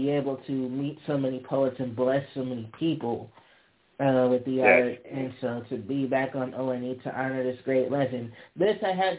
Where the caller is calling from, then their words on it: Buffalo, New York, United States; This is the man, the myth, the living legend, legendary from Buffalo, New York.